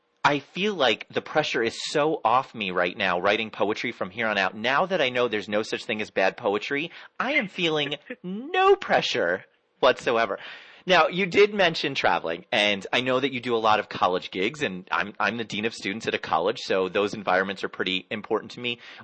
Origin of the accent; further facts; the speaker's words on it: New York, United States; Hey, I'm a New Yorker. That stuff's important to me.